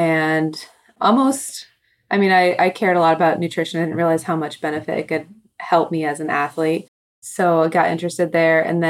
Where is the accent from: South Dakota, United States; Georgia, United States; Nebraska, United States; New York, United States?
South Dakota, United States; also born or lived in Arizona; I grew up in South Dakota. So It was a small town. Everyone played every sport.